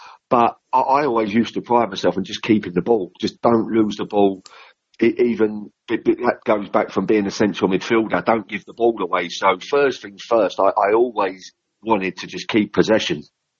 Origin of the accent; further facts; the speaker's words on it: England, United Kingdom; There were games I didn't half get some stick from the crowd because I was English, and it was great for me.